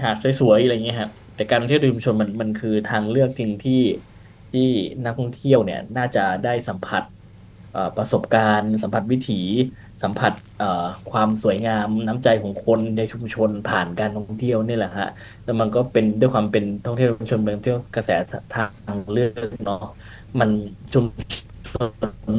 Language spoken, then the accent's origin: Thai; Roi Et, Thailand; เราเป็นเด็กที่เติบและโตในชุมชนนะผมเป็นคนร้อยเอ็ด